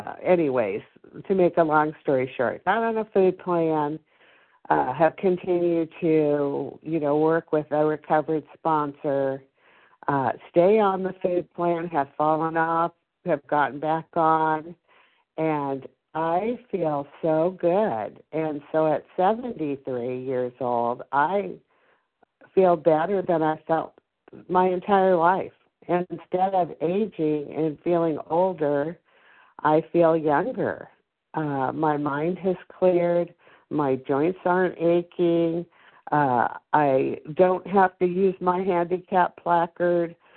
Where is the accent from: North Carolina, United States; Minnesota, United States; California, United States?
California, United States; I'm from California.